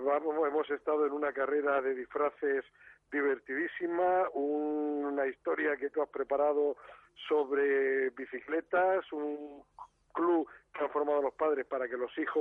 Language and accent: Spanish; Granada, Andalusia, Spain; Me encuentro en mi tierra, en Granada